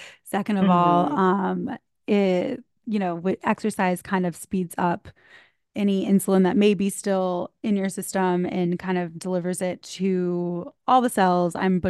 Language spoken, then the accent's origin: English; the South, United States; I'm from the South, and being skinny was equated to being happy and being beautiful